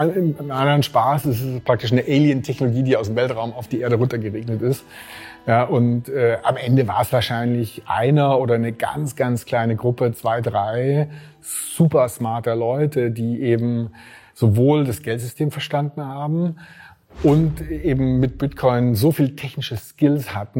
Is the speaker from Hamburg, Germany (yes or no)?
no; Ludwigsburg, Baden-Württemberg, Germany; Und ich komme ja hier eben aus Ludwigsburg, Speckgürtel von Stuttgart.